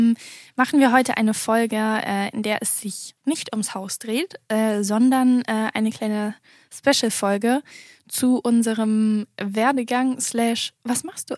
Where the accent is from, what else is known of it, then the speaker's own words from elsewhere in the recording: Brühl, North Rhine-Westphalia, Germany; also born or lived in Bonn; ich bin in Bonn geboren, in NRW und bin dann zwischen Köln und Bonn aufgewachsen, bis ich 9 war, in Brühl. Für diejenigen, die das kennen, das ist das Phantasialand.